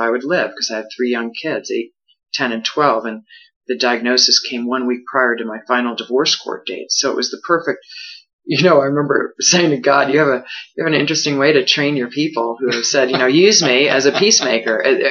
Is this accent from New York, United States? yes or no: yes; New York, United States; and I was raised in Long Island, and so big hair was a big deal.